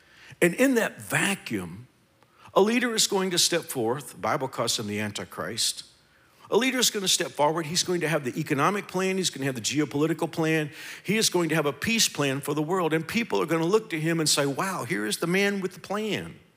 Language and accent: English; Fort Worth, Texas, United States; Listen, I had to be in my hometown of Fort Worth this week.